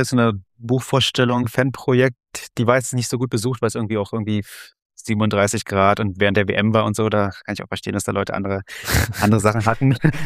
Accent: East Germany, Germany; born there; Ich bin zwar in der DDR geboren, 1979, aber habe es jetzt nicht mehr so aktiv erlebt

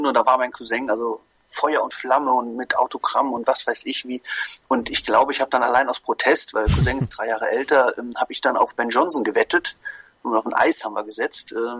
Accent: Koblenz, Rhineland-Palatinate, Germany; Ich komme ja ursprünglich aus Koblenz

